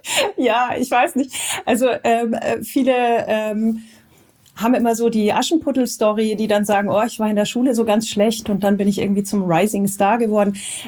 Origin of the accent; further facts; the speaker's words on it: Sindelfingen, Baden-Württemberg, Germany; also born or lived in Karlsruhe; Ja, ich komme ursprünglich aus Sindelfingen und bin 91 nach Karlsruhe gezogen.